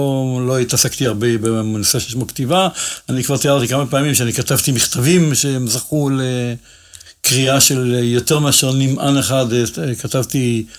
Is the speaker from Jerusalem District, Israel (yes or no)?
yes; Jerusalem, Jerusalem District, Israel; אני גדלתי בשטטלך של ירושלים בבתי מונקאט, שזה נמצא בין מחנה יהודה לשער חסד, באמצע הדרך.